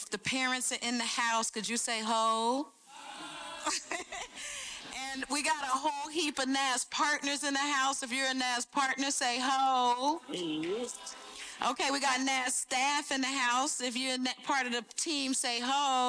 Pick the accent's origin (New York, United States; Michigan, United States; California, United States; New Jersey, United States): New Jersey, United States; Newark; also born or lived in Scotch Plains; When I was in the third grade, we left Newark and moved to Scotch Plains, New Jersey, which is similar to Edina.